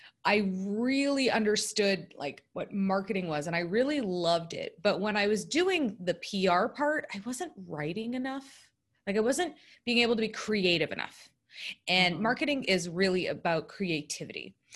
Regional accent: Canada; moved away as an adult; also born or lived in United States; I grew up in Canada. And when I graduated from college, I ran away to LA because I was the only one in my family who was born in the US.

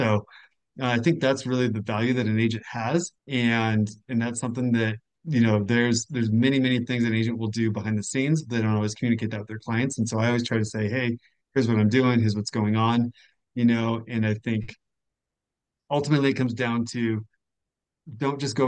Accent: Colorado Springs, Colorado, United States; I grew up in Colorado, I grew up in Colorado Springs. I lived in, went to college in Boulder, lived in Golden, Westminster, Parker, all over. Now I'm in Castle Rock

